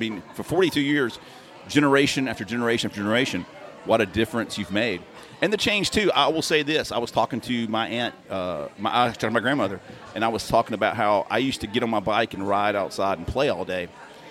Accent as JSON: {"language": "English", "town": "Bessemer", "region": "Alabama", "country": "United States", "tie": "born or raised there", "said": "I would ride my bike all through Bessemer. I grew up on Muscoda Hill."}